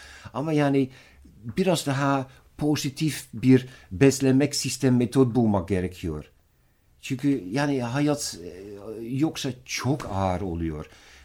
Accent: Netherlands; now in Turkey; Çünkü Hollanda'da doğdum, büyüdüm ve o yüzden yani o kadar güçlü bir kimlik var ki.

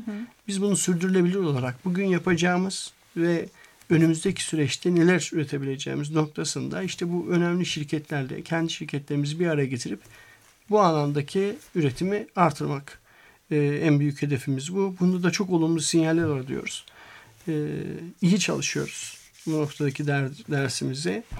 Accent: Afyonkarahisar, Turkey; Türkiye'de işte ben Afyonluyum

